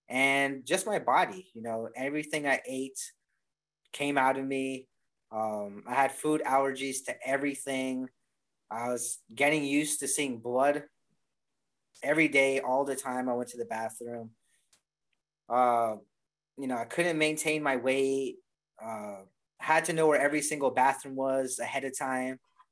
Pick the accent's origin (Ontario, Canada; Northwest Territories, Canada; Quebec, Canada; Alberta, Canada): Alberta, Canada; Calgary; born there; I was born in Calgary, Alberta.